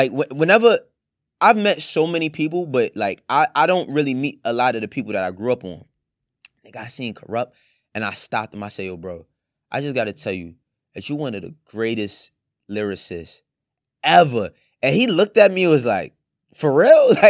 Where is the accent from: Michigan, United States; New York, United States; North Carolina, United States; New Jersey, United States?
New York, United States; New York City; growing up in New York City, born and raised in the Bronx, I had Video Music Box.